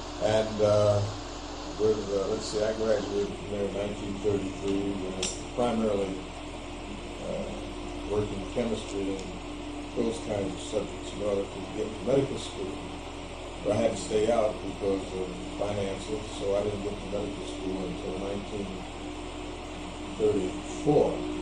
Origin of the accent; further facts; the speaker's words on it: Paterson, New Jersey, United States; born there; Well, I was born in Paterson, New Jersey, 1T, P-A-T-E-R-S-O-N, September the 14th, 1910.